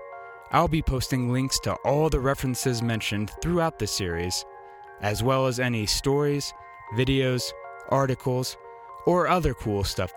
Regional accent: Ord, Nebraska, United States; recorded live in 2013 from the Blank Slate Theater in my hometown of Ord, Nebraska.

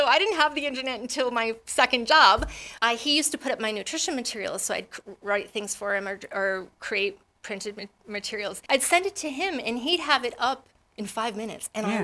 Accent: Rhode Island, United States; now in Connecticut, United States; I was new to Connecticut. I'm from Rhode Island.

